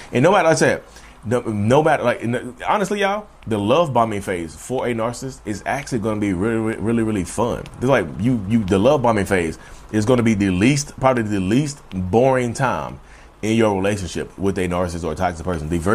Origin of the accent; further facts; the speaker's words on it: Reidsville, North Carolina, United States; accent: southern drawl; because I'm from Reidsville, North Carolina, which is a southern town. My country, my southern drawl is insane.